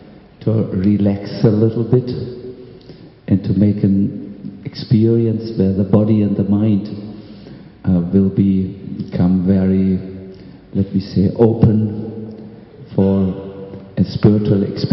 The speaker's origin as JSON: {"language": "English", "country": "Germany", "accent": "German", "second_language": "English", "said": "I'm speaking English with a strong German accent, as you might have noticed."}